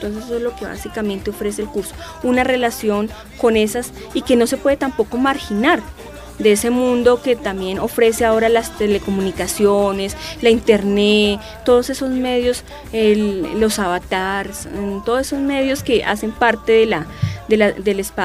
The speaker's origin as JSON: {"language": "Spanish", "country": "Colombia", "said": "por qué somos colombianos y por qué como colombianos nos diferenciamos, por ejemplo, de los ecuatorianos, de los paraguayos"}